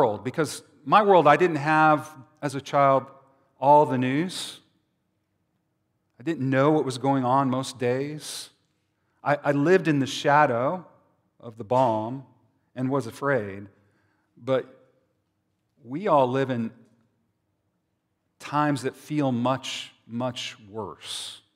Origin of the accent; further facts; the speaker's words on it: New Mexico, United States; I grew up in New Mexico, in the shadow of the atomic bomb.